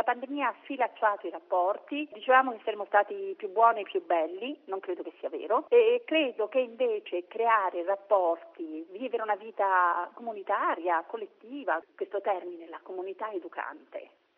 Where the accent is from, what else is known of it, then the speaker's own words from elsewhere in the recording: Rome, Lazio, Italy; io sono di Roma